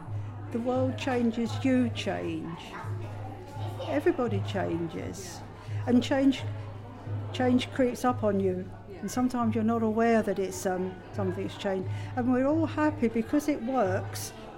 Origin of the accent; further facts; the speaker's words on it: London, United Kingdom; I'm a Londoner, but I'm an East End girl.